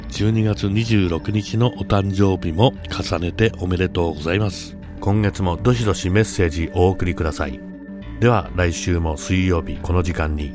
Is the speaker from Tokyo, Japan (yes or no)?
yes; Adachi, Tokyo, Japan; 私の生まれ育った足立区、子供の頃毎日見てたでかい空は、時代とともに建物や人があふれ都会になってきて